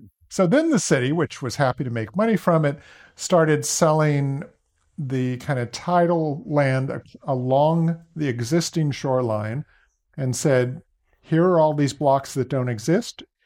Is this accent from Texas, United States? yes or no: no; Walnut Creek, California, United States; also born or lived in Boston; I grew up in Walnut Creek, but spent 7 years in Boston.